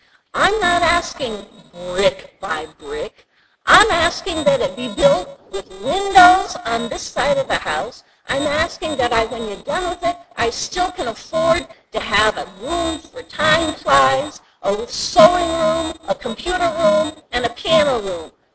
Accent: Wausau, Wisconsin, United States; I'm from Wausau, that's right.

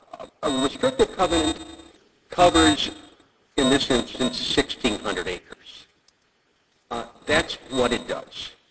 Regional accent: Ireland; I apologize for being Irish.

